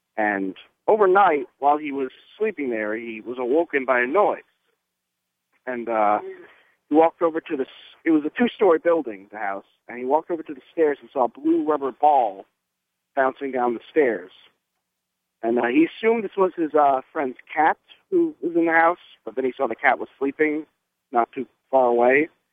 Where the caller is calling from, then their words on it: New York City, New York, United States; calling from New York City.